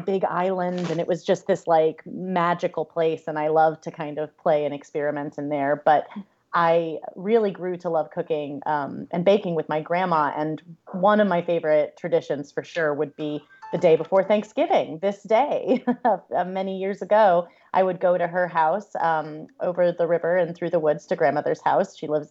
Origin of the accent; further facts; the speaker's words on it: Lawrence, Kansas, United States; I grew up in and around Lawrence, Kansas, which is a little college town in the northeastern corner of Kansas, not far from the border of Missouri.